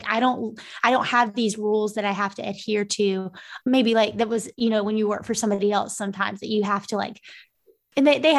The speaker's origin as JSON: {"language": "English", "region": "the South", "country": "United States", "said": "I still deal with, say that five times fast as a Southerner."}